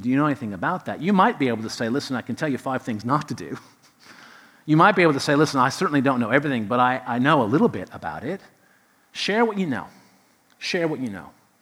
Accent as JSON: {"language": "English", "country": "Canada", "said": "I'm from Canada."}